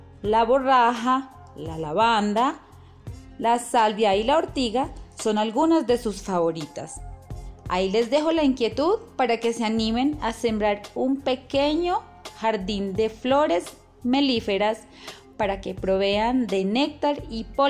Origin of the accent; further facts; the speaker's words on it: Medellín, Antioquia, Colombia; soy de Medellín y vivo en las afueras de la ciudad, en un lugar hermoso en el campo que se llama Santa Elena.